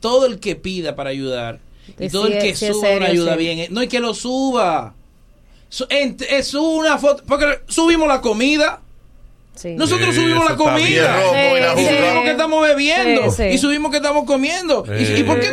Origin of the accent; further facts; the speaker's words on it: Dominican Republic; enseñemos lo que somos los dominicanos